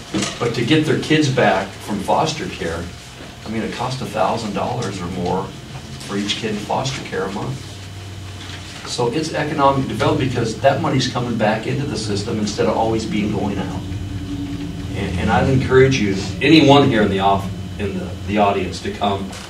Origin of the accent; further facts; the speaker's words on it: Monmouth, Oregon, United States; You know, I've lived in Polk County my whole life. My mom lives in the same house I grew up in Monmouth, and my mother-in-law lives in Independence.